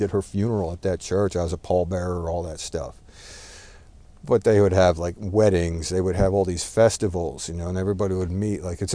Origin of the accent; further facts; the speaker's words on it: United States; My mother's not, so I'm just American, you know, I'm American